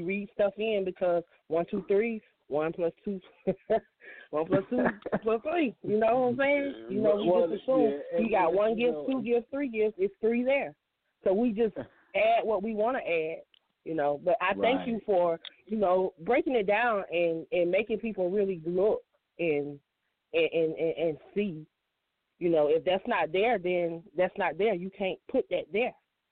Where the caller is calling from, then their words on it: Myrtle Beach, South Carolina, United States; Hello, is this me … from Myrtle Beach, maybe?